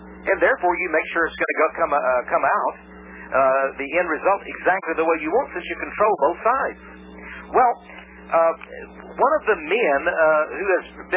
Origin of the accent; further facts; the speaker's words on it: Texas, United States; as a Texan, being here in the capital of the state of Texas in Austin, Texas